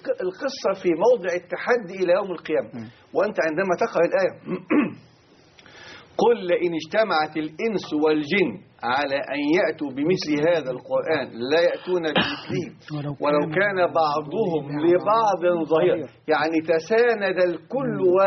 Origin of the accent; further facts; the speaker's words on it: Egypt; كعرب أو كمصري